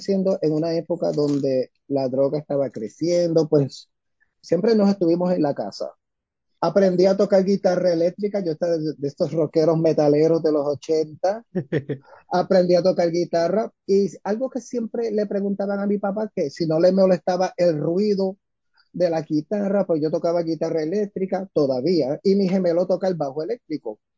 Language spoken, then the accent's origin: Spanish; Ponce, Puerto Rico; Soy de Ponce, Puerto Rico. Soy católico y soy gay.